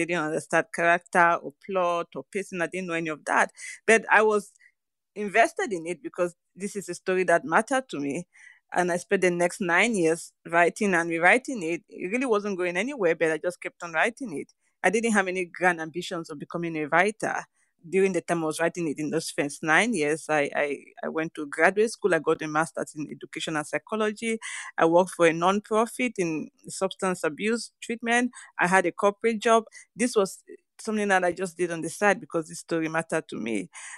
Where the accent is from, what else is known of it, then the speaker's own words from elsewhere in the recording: Limbe, Southwest Region, Cameroon; I also grew up in a town. My hometown of Limbe had oil, much like this village of Kasawa.